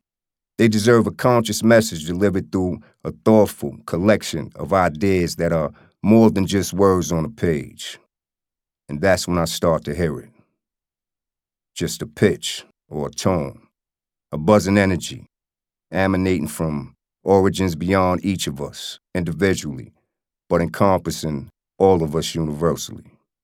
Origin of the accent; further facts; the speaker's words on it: Wyandanch, New York, United States; born there; I was born in Wyandanche, New York, about an hour outside of New York City in Suffolk County, Long Island.